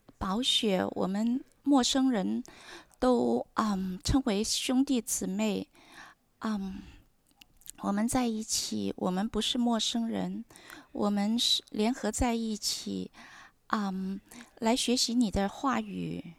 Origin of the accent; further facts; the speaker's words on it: Australia; now in Canada; 当人们听到我的口音就发现我是土澳，在澳洲出生长大的